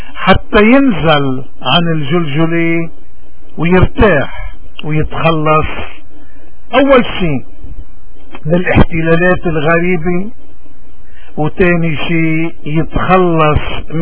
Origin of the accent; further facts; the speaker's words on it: Lebanon; واجبنا الإيماني والوطني كلبنانيين سياديين وأحرار أن نتحلى بالشجاعة